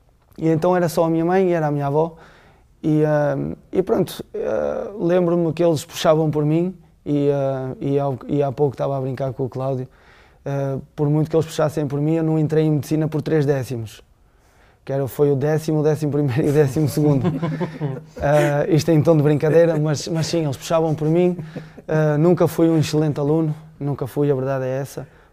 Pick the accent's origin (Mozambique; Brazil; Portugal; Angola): Portugal; Norte; E a cultura do Norte, e eu sou do Norte, a cultura do Norte é assim.